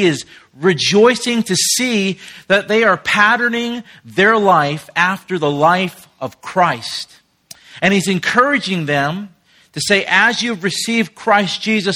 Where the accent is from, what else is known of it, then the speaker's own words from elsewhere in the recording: Rhode Island, United States; I'm not from Louisiana. I'm from the north. And there said, some people said, well, from Monroe or Shreveport? Keep going, brother. I'm from the north, like Rhode Island.